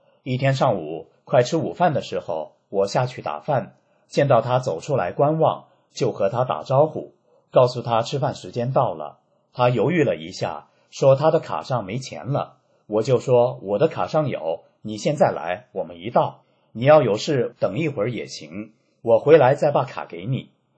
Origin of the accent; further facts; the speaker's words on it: Anhui, China; 他知道我是安徽人